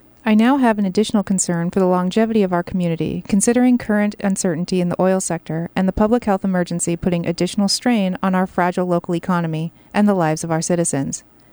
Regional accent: Valdez, Alaska, United States; I was born in Valdez and have lived here all my life. I went to school here, including college, and I intend to stay here.

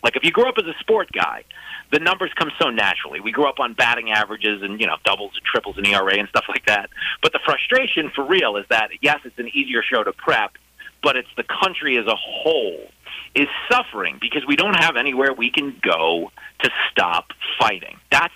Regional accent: New York City, New York, United States; whether it was like cheap beer or God knows what else growing up in New York City.

